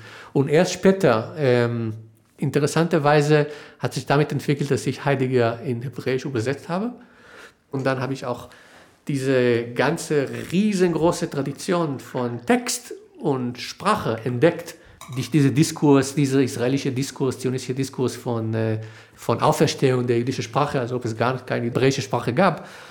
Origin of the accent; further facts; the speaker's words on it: France; German is a second language; also born or lived in Paris; now in Berlin, Germany; Und ich kam als Franzose sozusagen durch französische Freunde, habe ich von Berlin gehört und kam hierher.